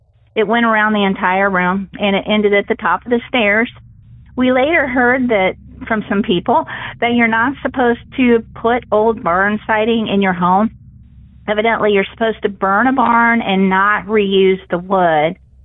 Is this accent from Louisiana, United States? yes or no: no; Columbus, Ohio, United States; My story is actually about my childhood home. We lived together in a split-level house in Columbus, Ohio.